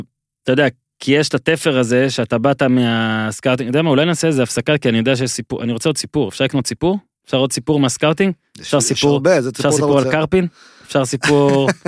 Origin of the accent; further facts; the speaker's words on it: Northern District, Israel; גם אני מהצפון